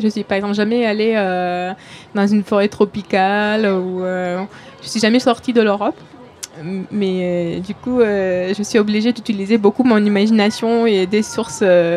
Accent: Lithuania; moved away as an adult; now in Paris, France; Moi, je viens de la Lituanie. Je suis née là-bas, j'ai grandi là-bas, j'ai commencé mes études là-bas et ensuite je suis venue pour continuer mes études à Paris.

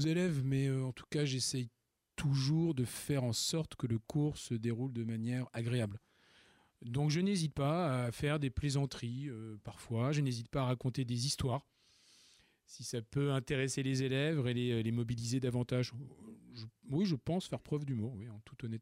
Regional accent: Nouvelle-Aquitaine, France; Dans le Poitou-Charentes.

